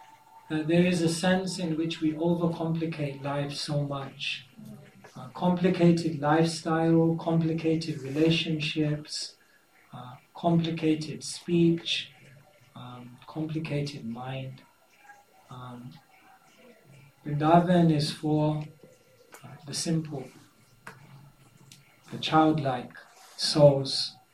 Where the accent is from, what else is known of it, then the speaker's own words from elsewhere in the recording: London, United Kingdom; So I said, I'm from London, I've come to get some mercy, give me your blessings.